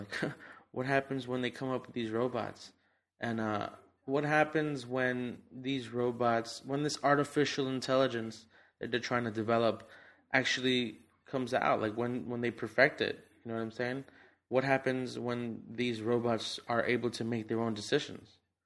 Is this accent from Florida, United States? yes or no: no; New Jersey, United States; Because I'm from Jersey, so.